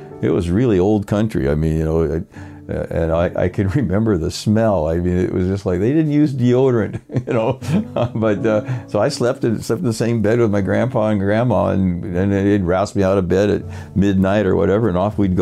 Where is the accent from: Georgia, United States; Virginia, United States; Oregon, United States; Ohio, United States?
Oregon, United States; also born or lived in Astoria, Oregon; I was born in Astoria, Oregon, and my dad was actually in the Battle of the Bulge at the time I was born, and I grew up in a town about 15 miles away